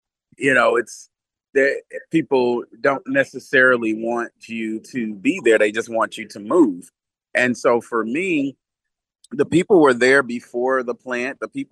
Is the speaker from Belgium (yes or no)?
no; Houston, Texas, United States; I'm originally from Houston, Texas. The whole city dang near is in a floodplain.